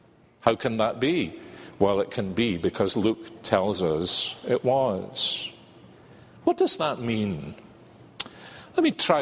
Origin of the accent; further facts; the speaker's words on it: Scotland, United Kingdom; It's to me, I'm Scottish, and we in Scottish marriage services, we don't say, "You may now kiss your bride."